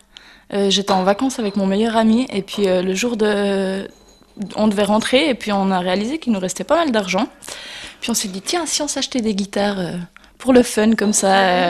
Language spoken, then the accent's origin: French; Le Locle, Neuchâtel, Switzerland; Non, j'ai grandi au Locle, et puis ça fait 6 ans que je suis partie en Valais. Et en même temps, mes parents sont venus ici, à Bévillard, et effectivement, je connais pas trop la région.